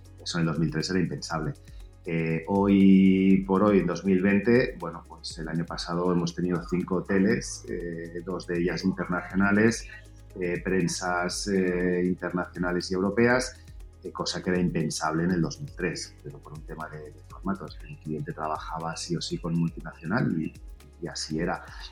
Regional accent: Denia, Valencian Community, Spain; Yo soy de Denia, de Alicante

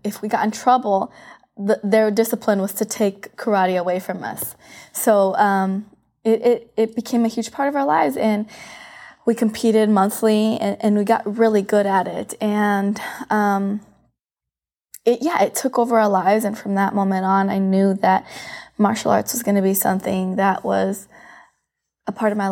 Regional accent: Aurora, Colorado, United States; I was born in the Springs, Colorado Springs. And then we moved to Aurora, Colorado. So it was the three of us kids growing up in Aurora, Colorado.

